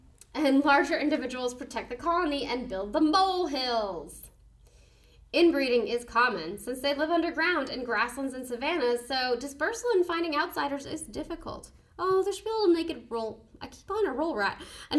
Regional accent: United States; I'm saying Kenya, because I'm American.

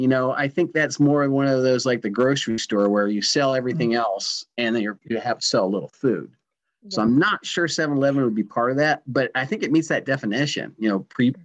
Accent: Indiana, United States; I grew up in Indiana, but then we'd go to Pennsylvania where my mom had family in Philadelphia.

